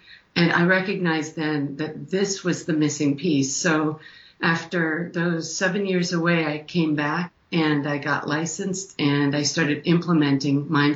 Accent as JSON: {"language": "English", "town": "Green Mountain Falls", "region": "Colorado", "country": "United States", "tie": "born or raised there", "said": "Well, I grew up in Green Mountain Falls, Colorado, a small town up in the Rockies."}